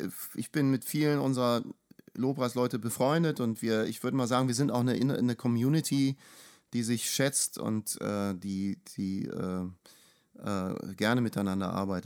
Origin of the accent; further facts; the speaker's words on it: Cologne, North Rhine-Westphalia, Germany; Also ich komme hier aus Köln